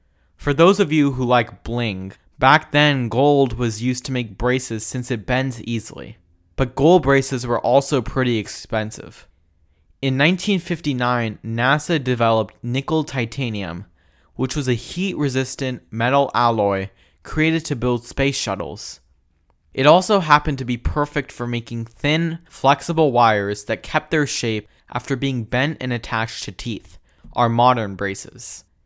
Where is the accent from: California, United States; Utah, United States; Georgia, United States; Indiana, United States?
California, United States; Davis; Growing up in Davis, I've been around a bunch of teachers, coaches, and classmates that change every year.